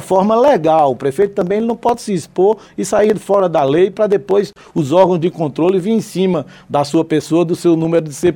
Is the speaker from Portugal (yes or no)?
no; Northeast Region, Brazil; nós que somos nordestinos, temos total autoridade